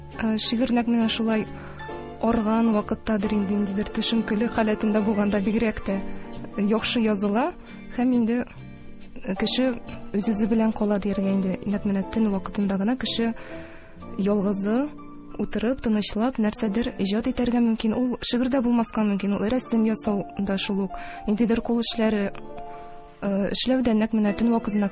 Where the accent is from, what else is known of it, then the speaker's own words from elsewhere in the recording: Tuban Abdulla, Tatarstan, Russia; Мин үзем Татарстан Республикасыннан, Әлмәт районы Түбән Абдулла авылыннан булам.